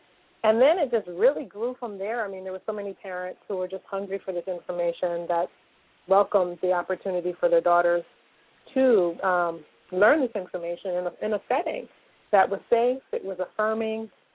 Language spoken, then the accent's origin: English; Newark, New Jersey, United States; Okay. Well, I grew up in Newark, New Jersey.